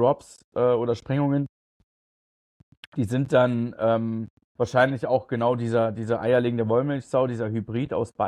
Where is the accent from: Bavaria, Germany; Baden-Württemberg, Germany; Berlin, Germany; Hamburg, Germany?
Berlin, Germany; als Berliner, West-Berliner Fußballfan